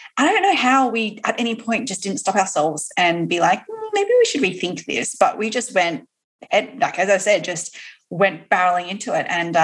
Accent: Australia; now in United States; I am also an Aussie

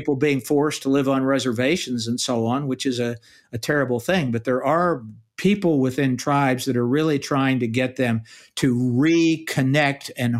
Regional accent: United States; which we did, I'm American, our government outlawed all sorts of rituals

